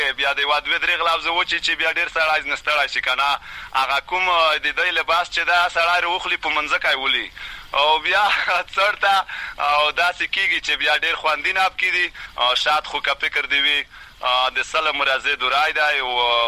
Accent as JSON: {"language": "Pashto", "town": "Matak", "region": "Khost", "country": "Afghanistan"}